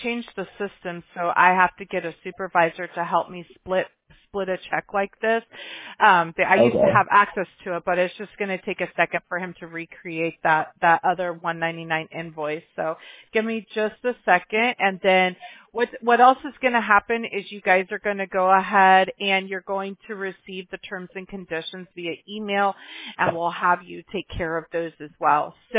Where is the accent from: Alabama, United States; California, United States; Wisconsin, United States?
Alabama, United States; Mobile; born there; Now, I was born in Mobile, Alabama, when it's like 1,000,000% humidity in July.